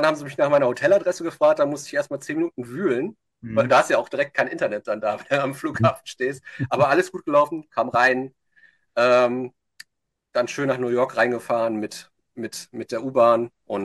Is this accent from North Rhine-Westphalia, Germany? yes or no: yes; North Rhine-Westphalia, Germany; now in Berlin, Germany; ich komme aus dem Ruhrgebiet, ich wohne jetzt zwar in Berlin